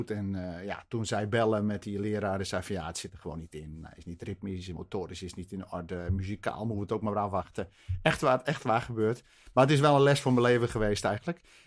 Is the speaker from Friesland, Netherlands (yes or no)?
yes; Harlingen, Friesland, Netherlands; ik ben in Harlingen opgegroeid en daar was een leraar.